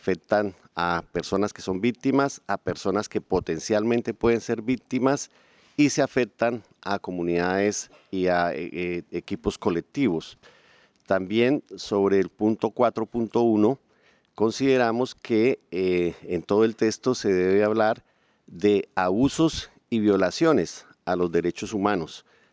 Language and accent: Spanish; Colombia; Como congresista colombiano, quiero hacer aportes